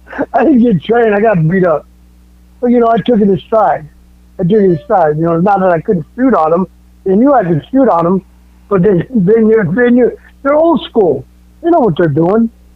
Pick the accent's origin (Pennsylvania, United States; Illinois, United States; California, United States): California, United States; San Jose; also born or lived in El Paso; I grew up in San Jose. I was from El Paso, moved to San Jose, California